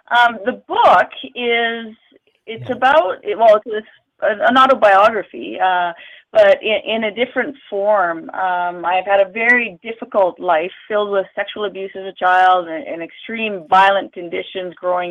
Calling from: Edmonton, Alberta, Canada; From Edmonton, Alberta, Canada.

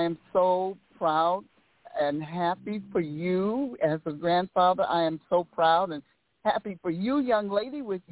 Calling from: St. Louis, Missouri, United States; I'm calling from St. Louis, Missouri.

